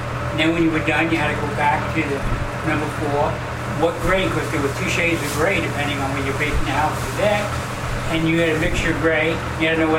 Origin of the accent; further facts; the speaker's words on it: New York City, New York, United States; I grew up in Dog's Neck. You could walk up to Tremont Avenue, take the bus to Westchester Square